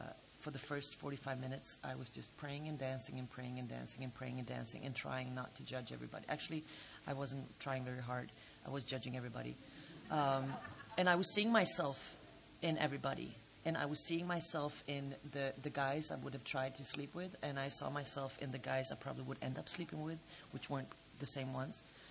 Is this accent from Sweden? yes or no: yes; Stockholm, Stockholm County, Sweden; I'm from, I'm an alcoholic from Stockholm, Sweden.